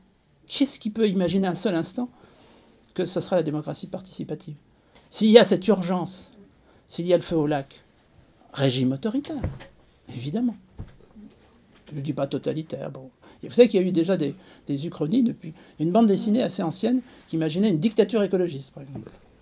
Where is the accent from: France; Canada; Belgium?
France; en tant que Français, je ne pense pas que je changerai de nationalité.